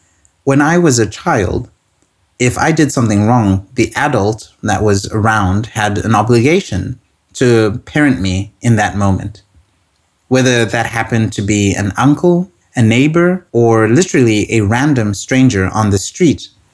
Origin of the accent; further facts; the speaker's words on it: Harare, Zimbabwe; now in Netherlands; I grew up in Harare, the capital of Zimbabwe. But even someone from the city, like me